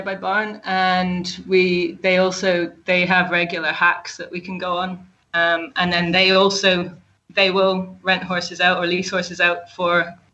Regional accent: the north of England, United Kingdom; also born or lived in Canada; Originally, I'm from Canada. But I mostly grew up in the north of England.

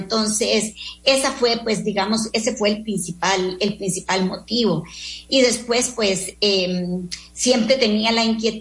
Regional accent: Heredia, Costa Rica; Yo soy la típica niña costarricense de pueblo, que patiné en las calles, brinqué mecate con mis amigos en el jardín de la iglesia, ¿verdad? Participé en Barba, en estos famosos desfiles de los payasos en el mes de agosto. Fui una típica niña de pueblo.

